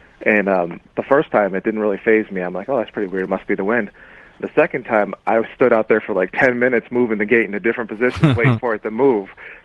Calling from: Buffalo, New York, United States; Buffalo, New York.

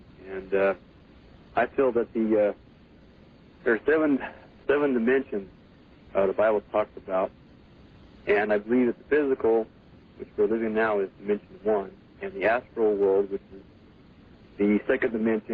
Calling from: Fresno, California, United States; I'm calling from Fresno.

